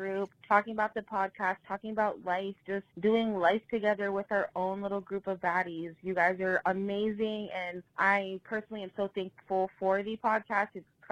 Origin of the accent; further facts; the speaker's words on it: New Jersey, United States; I'm from South Jersey near Atlantic City.